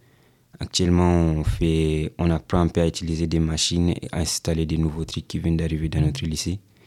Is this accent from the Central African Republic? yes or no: yes; Central African Republic; Et là, j'ai 17 ans et je suis centrafricain.